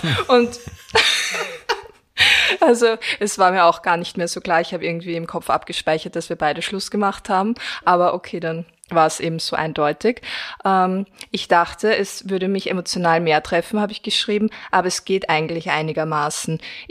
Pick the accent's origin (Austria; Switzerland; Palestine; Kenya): Austria; Gänserndorf, Lower Austria; das war immer so eine Fortgelocation halt bei uns in Gänserndorf in Niederösterreich.